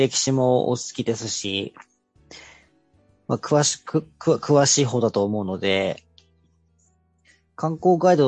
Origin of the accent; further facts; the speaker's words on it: Ehime, Japan; 愛媛県民の僕が沖縄でじゃあ何かしようと思って